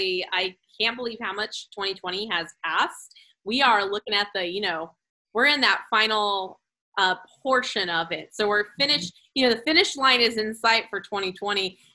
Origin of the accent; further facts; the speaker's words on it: Bakersfield, California, United States; I'm from Bakersfield, so I hear it's difficult.